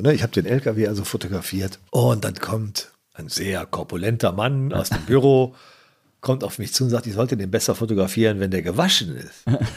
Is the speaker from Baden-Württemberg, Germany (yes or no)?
no; Ratingen, North Rhine-Westphalia, Germany; Meine Heimatstadt Ratingen hat eine Verbindung.